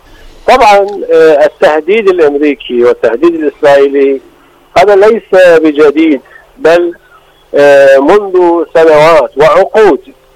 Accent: Iran; Arabic is a second language; في البلد، بلدنا إيران

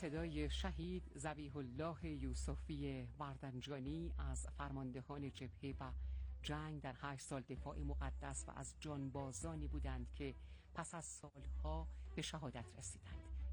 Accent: Iran; مایه افتخار ماست که ایرانی هستیم،

